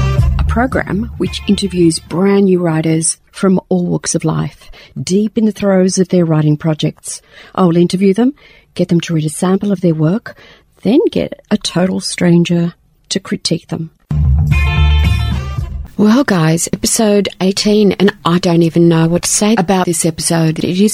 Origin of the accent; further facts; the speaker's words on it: Australia; For the first time in my experience as an Australian person